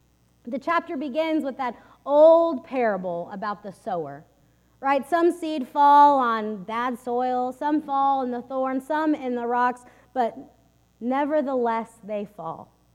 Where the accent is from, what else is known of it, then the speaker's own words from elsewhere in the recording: Texas, United States; As you know, I am a Texan, and I am proud to say that the state flower of Texas is the bluebonnet